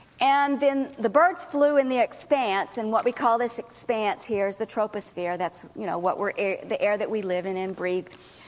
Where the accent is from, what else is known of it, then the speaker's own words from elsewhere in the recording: Louisiana, United States; I'm from Louisiana, and we have floodgates along the Mississippi River to keep it from flowing away from Baton Rouge and New Orleans and going down into central Louisiana.